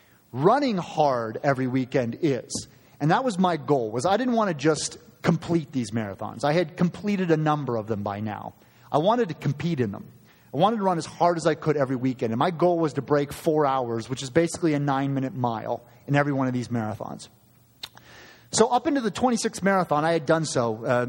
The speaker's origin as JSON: {"language": "English", "town": "Titusville", "region": "Pennsylvania", "country": "United States", "tie": "born or raised there", "said": "in my hometown of Titusville"}